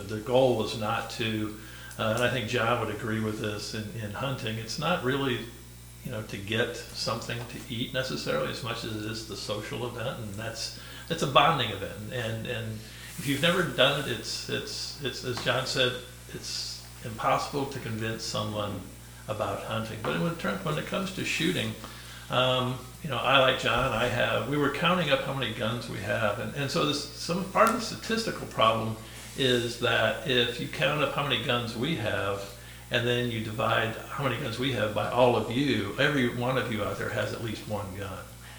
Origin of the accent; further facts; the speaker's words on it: Omaha, Nebraska, United States; I grew up in Omaha, not on a farm. John grew up in rural southern Illinois. I grew up in Omaha.